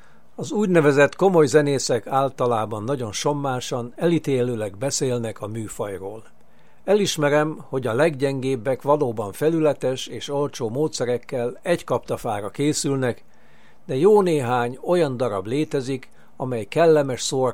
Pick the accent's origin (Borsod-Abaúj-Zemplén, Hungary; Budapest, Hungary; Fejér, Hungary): Borsod-Abaúj-Zemplén, Hungary; Ózd; Engem már tinédzser koromban sokat szórakoztattak Ózdon, szülővárosomban a helyi műkedvenő színjátszók operett előadásai.